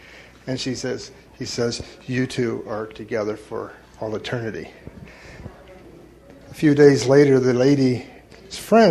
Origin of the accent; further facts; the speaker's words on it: Florida, United States; also born or lived in Canada; now in Atlanta, United States; I'm originally from Florida, actually the Florida Keys, and I've been working my way north.